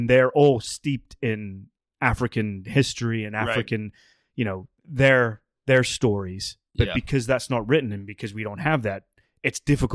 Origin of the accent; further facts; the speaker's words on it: England, United Kingdom; Yeah, I mean, you know, I'm English. My whole family's English.